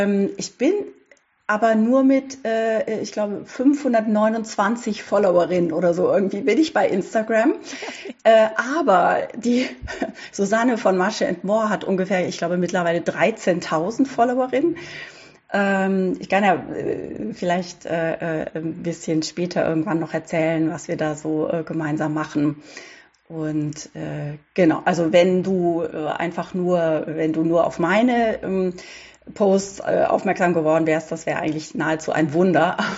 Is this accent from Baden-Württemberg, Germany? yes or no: yes; Baden-Württemberg, Germany; ich komme auf jeden Fall aus, oder manchmal, wenn ich es so nicht Schwarzwald sage, dann sage ich, ich komme aus Südbaden.